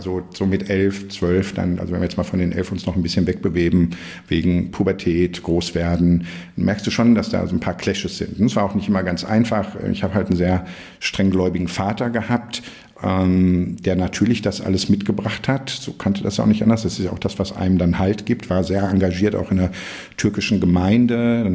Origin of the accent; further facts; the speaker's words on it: Essen, North Rhine-Westphalia, Germany; now in Berlin, Germany; Ja, ich bin im Ruhrpott geboren, groß geworden, also ich bin gebürtig aus Essen. Genau, da habe ich auch die ersten 30 Jahre meines Lebens verbracht und jetzt die letzten 25 Jahre hier in Berlin.